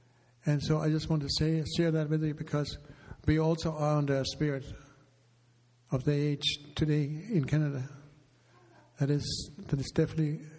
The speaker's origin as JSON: {"language": "English", "country": "Denmark", "tie": "born or raised there", "second_language": "English", "said": "When I grew up in Denmark, there was a very much a rebellion against any kind of institution."}